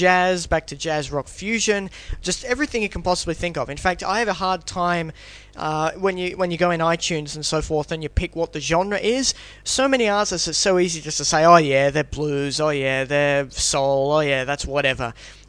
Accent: Australia; We are Australian, therefore we say aluminium.

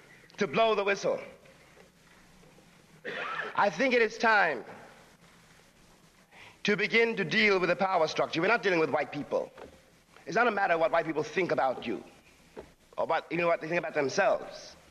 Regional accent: New York City, New York, United States; born or raised there

